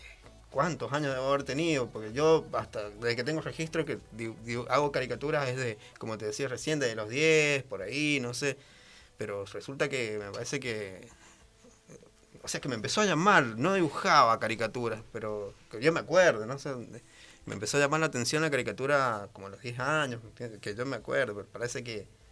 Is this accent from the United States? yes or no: no; Caucete, San Juan, Argentina; also born or lived in Jáchal; viví mucho tiempo en Caucete y sin embargo, es como que no me puedo olvidar que de donde nací. Siempre digo que soy de Hachal, en realidad, aunque he pasado mucho. Soy 50% caucetero y 50% hachalero, aunque haya vivido 6 años nada más en Hachal.